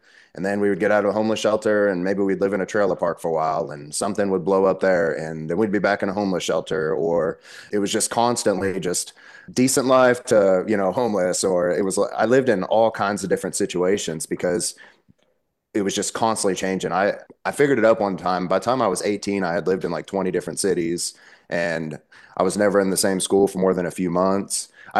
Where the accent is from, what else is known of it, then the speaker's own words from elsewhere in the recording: Las Vegas, Nevada, United States; also born or lived in New Jersey; So when I was born in New Jersey, when I was around 5 or 6 years old, my mom's loaded us up, all of us kids, up out of our bedroom window and loaded us in the bed of a pickup truck. And we moved to Las Vegas.